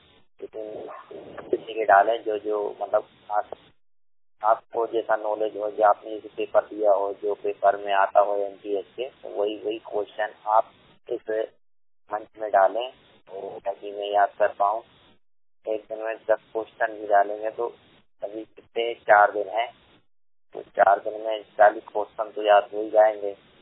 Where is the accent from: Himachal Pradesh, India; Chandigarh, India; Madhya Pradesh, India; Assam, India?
Madhya Pradesh, India; Bhopal; मैं भोपाल जिले का निवासी हूँ। मेरी पढ़ाई 12वीं तक है।